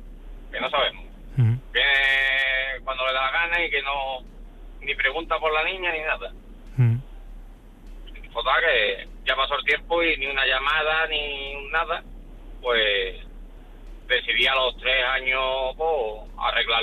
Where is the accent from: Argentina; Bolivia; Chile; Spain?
Spain; Seville, Andalusia; yo soy de Sevilla y entonces yo trabajaba allí en el pueblo.